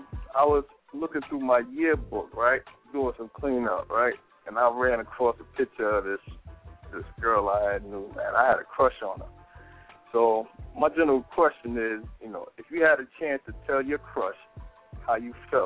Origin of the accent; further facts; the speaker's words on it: Brooklyn, New York, United States; also born or lived in Queens; Well, I'm from Brooklyn, you know, by way of Queens. I'm a basketball fiend.